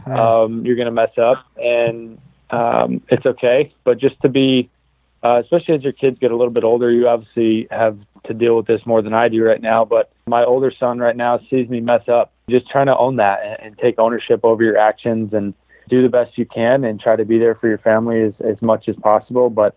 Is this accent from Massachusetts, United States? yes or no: yes; Massachusetts, United States; I'm from the East Coast, from Massachusetts, and all my family is back there in Mass and Connecticut